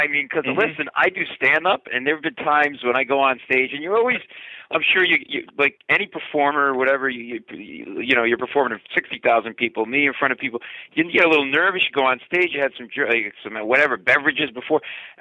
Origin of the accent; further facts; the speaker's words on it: Providence, Rhode Island, United States; my favorite teams are all Boston teams because I grew up in Providence, Rhode Island.